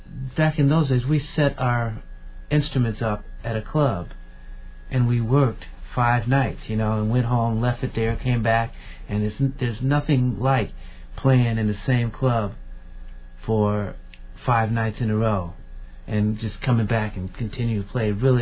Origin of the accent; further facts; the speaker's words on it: Evanston, Illinois, United States; this was 63rd, and I'm from Evanston, so I was still a little frightened, you know